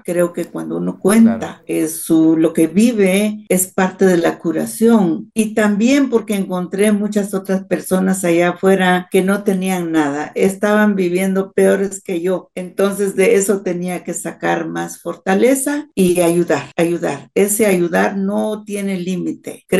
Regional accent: Guatemala; moved away; en Guatemala, en un bosque nuboso, donde conocimos el trabajo, conocimos la disciplina del tiempo, porque llueve mucho allá en mi tierra

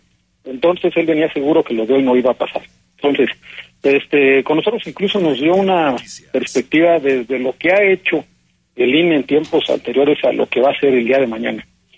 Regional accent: Mexico; la democracia que nosotros pretendemos como mexicanos

